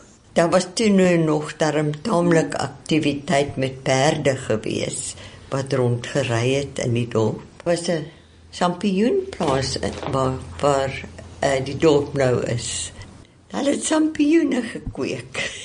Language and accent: Afrikaans; Transvaal, South Africa; also born or lived in Free State; now in Durban, South Africa; Ek het ooral geblei. Ek is in die Vrystaat gebore. Ek het Transvaal skool gegaan.